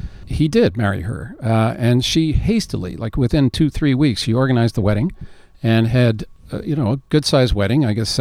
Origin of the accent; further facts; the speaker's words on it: Montreal, Quebec, Canada; I grew up in Montreal.